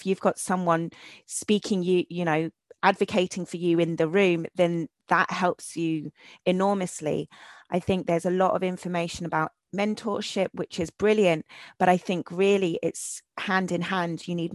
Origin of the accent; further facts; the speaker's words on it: London, United Kingdom; I'm from Southwest London, you know, and people go, no, where are you really from? And I'm like, yeah, I was born and bred in Southwest London.